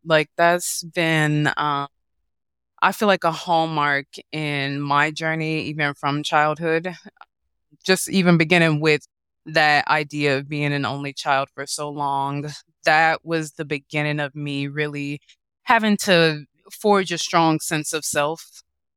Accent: Chicago, Illinois, United States; I'm a city girl. I'm from Chicago.

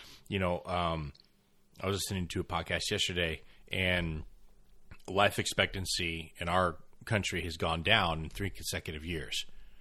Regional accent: United States; But I'm an American. Americans don't wait.

